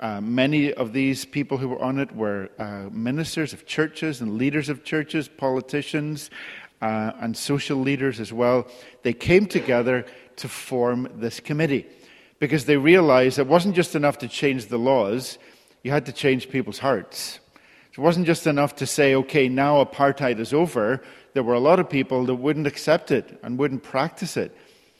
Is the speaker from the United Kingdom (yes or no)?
yes; Northern Ireland, United Kingdom; I grew up in Northern Ireland, as many of you know